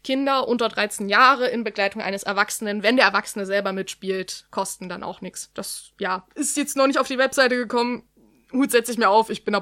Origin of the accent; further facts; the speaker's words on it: Zwickau, Saxony, Germany; now in Chemnitz, Germany; Die Zwickauer Karten-Community, dort wo ich ursprünglich herkomme, ist auch mit vertreten.